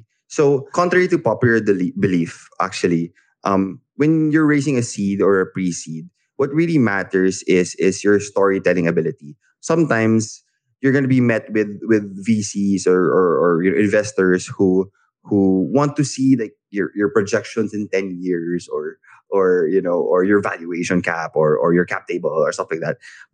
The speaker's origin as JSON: {"language": "English", "country": "Philippines", "said": "you're building this for the Philippines. I'm a Filipino founder."}